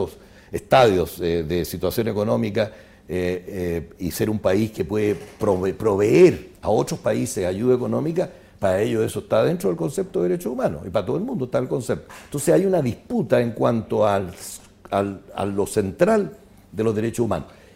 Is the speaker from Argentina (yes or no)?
no; Chile; que para nosotros fue muy gratificante como chilenos